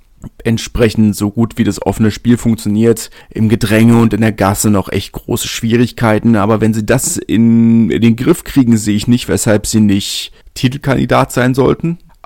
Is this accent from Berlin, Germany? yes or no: yes; Berlin, Germany; ich komme aus Lichterfelde, meine Urgroßeltern kommen schon aus Lichterfelde. Die haben schon 100 Jahre da gewohnt, bevor Lichterfelde überhaupt zu Berlin gehört hat.